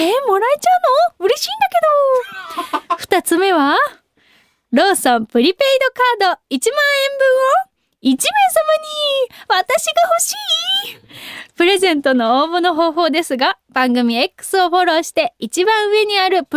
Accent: Kansai, Japan; 私関西人なので、もうユニバはもう本当に年パスも持ってたし、お家、小学生の時学校終わってから友達とかみんなで行ったりとかしてました。

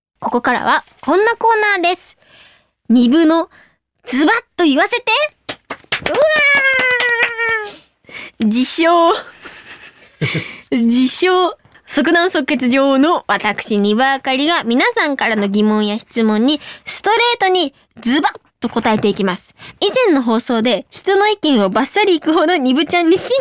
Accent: Kanto, Japan; でも私関東なんですけど、レバニラでした

